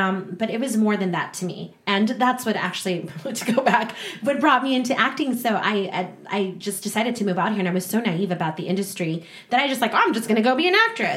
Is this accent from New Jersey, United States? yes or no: no; Laredo, Texas, United States; also born or lived in Los Angeles; I'm from Tejas. I'm from Laredo, Texas.